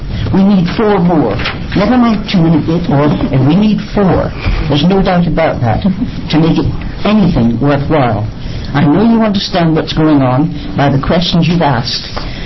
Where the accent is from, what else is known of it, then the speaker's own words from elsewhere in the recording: Scotland, United Kingdom; Well, I was brought up in Scotland